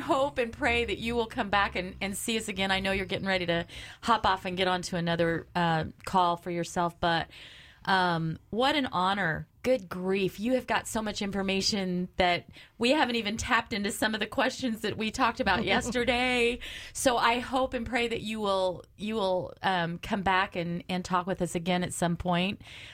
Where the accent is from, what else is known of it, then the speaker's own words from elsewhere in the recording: Chicago, Illinois, United States; it is. I'm from Chicago.